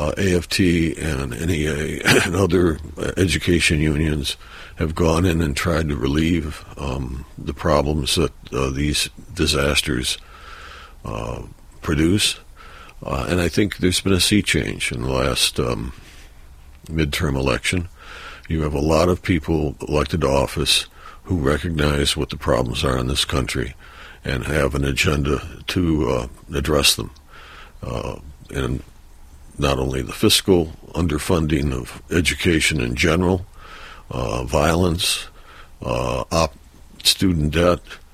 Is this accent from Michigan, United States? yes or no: yes; Detroit, Michigan, United States; Yeah, quite frankly, I grew up in Detroit, but I grew up in a white neighborhood. I went to a private high school.